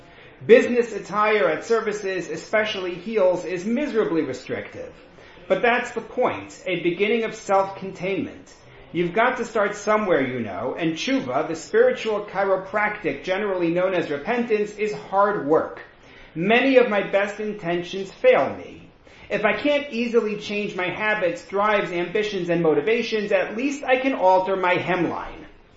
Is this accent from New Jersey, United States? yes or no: no; New York City, New York, United States; When I was growing up in New York, my favorite Rosh Hashanah ritual was this of a new Jewish suit.